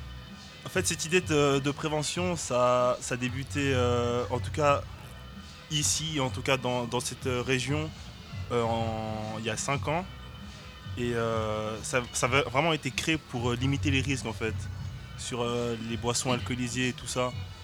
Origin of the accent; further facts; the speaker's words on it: Plan-les-Ouates, Geneva, Switzerland; j'ai 21 ans. Et comme Ryan, en fait, je viens de Plan-les-Ouates. Enfin, on est de Plan-les-Ouates, les deux.